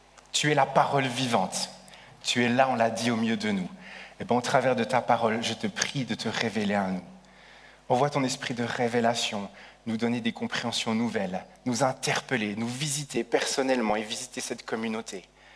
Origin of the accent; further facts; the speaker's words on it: Nyon, Vaud, Switzerland; Mais moi, je suis de la côte, je suis né sur la côte, je suis né à Nyon.